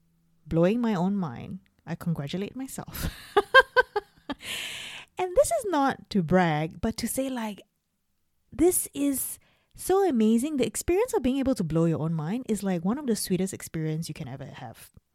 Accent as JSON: {"language": "English", "country": "Singapore", "tie": "born there", "said": "I was born in Singapore. And Singapore does not allow dual citizenship. That means I cannot have two passports from two different countries."}